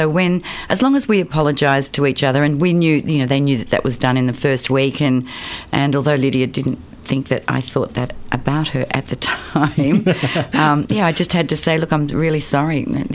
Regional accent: Melbourne, Victoria, Australia; I lived in Melbourne. I grew up in Melbourne. I went to MLC.

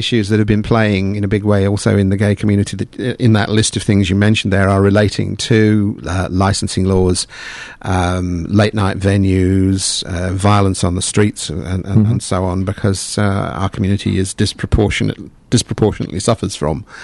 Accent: England, United Kingdom; moved away; I'm from England, although I've been out here for about 16 years now.

